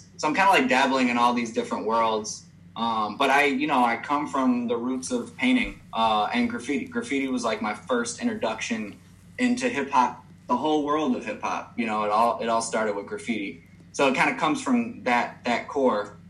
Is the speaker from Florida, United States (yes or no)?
no; Evanston, Illinois, United States; Yeah, you know, so I grew up in Evanston, like just north of Chicago.